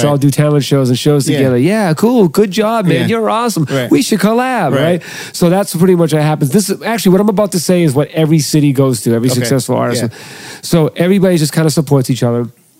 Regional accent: Boston, Massachusetts, United States; Yeah, born and raised in Boston. Yep.

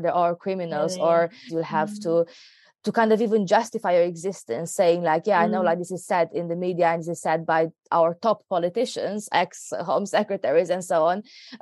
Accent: Romania; English is a second language; oh, you have an accent, where are you from? I would actually think twice whether I would say I'm from Romania or not.

